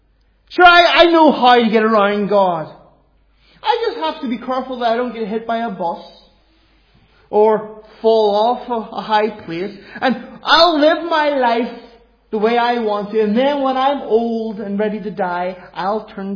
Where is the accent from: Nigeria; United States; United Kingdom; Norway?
United Kingdom; Northern Ireland; I come from Northern Ireland.